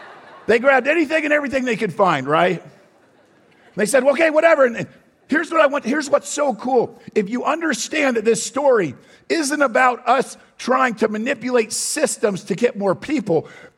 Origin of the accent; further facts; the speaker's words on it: New England, United States; I come from New England. This is a place, if you don't know New England was the epicenter of godliness.